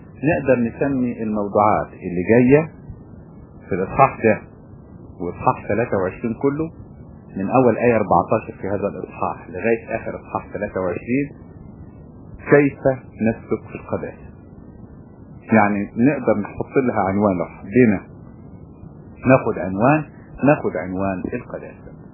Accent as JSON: {"language": "Arabic", "country": "Egypt", "said": "ويمكن لغايه دلوقتي عندنا في مصر بالذات"}